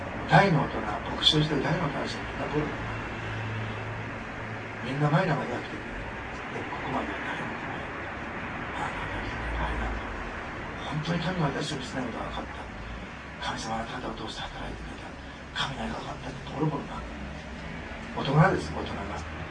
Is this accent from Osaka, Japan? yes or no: yes; Osaka, Japan; born there; 私大阪生まれでせっかちですから、